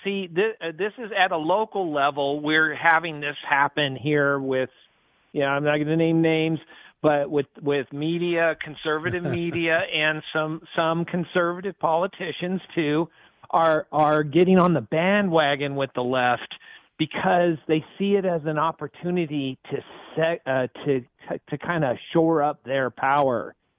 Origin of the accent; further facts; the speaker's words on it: Aurora, Colorado, United States; also born or lived in Denver; now in Arvada, United States; I mean, I grew up in Aurora and Denver. I lived in both. I now live in Arvada and Westminster.